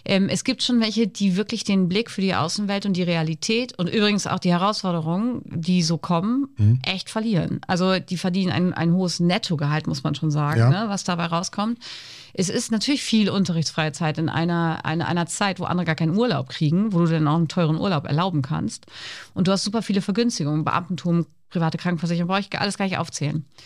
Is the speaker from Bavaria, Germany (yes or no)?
no; Twistringen, Lower Saxony, Germany; Ich bin ja in Twistringen geboren, im katholischen Twistringen.